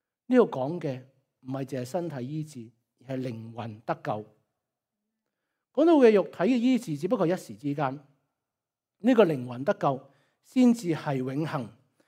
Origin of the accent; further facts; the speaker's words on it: China; 即是我们中国人有句说话啦，知恩莫忘报，是吧？